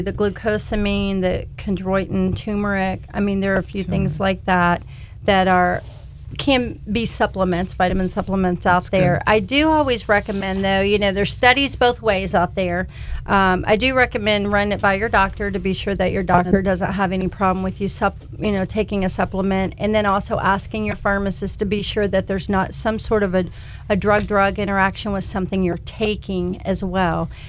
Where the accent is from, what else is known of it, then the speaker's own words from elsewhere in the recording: Kentucky, United States; I grew up in Kentucky, so we operate on home remedies back home.